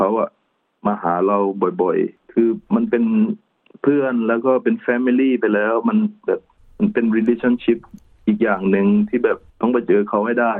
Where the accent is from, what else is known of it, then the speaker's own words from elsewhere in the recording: Trang, Thailand; อยู่ที่จังหวัดตรังบ้านเกิดของผมเอง